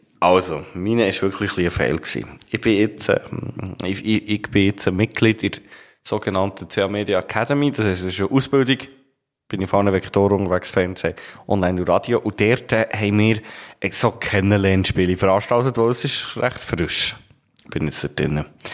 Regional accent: Bern, Switzerland; Als Berner hast du in der Medienwelt recht viele Vorteile. Weil der Berner Dialekt wird mehr oder weniger in allen Kantonen als sympathisch wahrgenommen

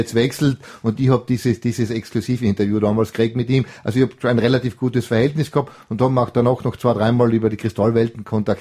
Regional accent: Tyrol, Austria; das stärkste Tourismusland auch im Auftritt nach außen sind wir Tiroler.

